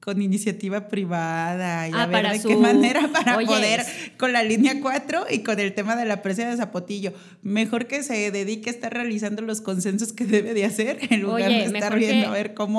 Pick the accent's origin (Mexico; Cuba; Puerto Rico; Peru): Mexico; Pues a final de cuentas somos mexicanos